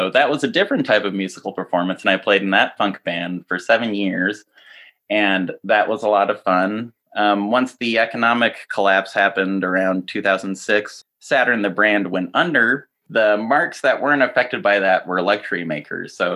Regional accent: Washington, United States; I actually grew up in Snohomish County, so I am not local, but I feel like I blend into this local environment pretty well.

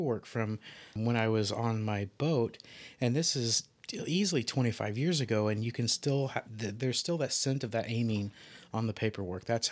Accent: Vincennes, Indiana, United States; No, actually, I come from Indiana, down in the southern part, in a little town called Vincennes.

